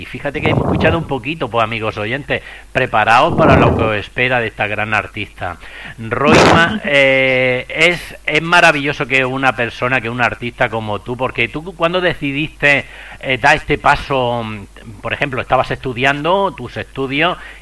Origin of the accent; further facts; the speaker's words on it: Granada, Andalusia, Spain; Es como yo soy granaíno, andaluz, y resulta que no toco la guitarra ni me gusta mucho el flamenco